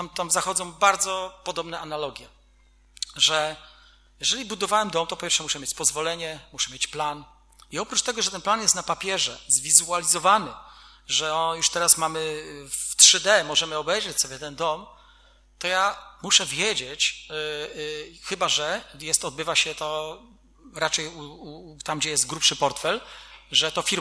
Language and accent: Polish; Wrocław, Lower Silesian Voivodeship, Poland; born there; Ja się cieszę, że ja mieszkam na wsi. To, że jestem urodzony we Wrocławiu, co to za wielka chluba.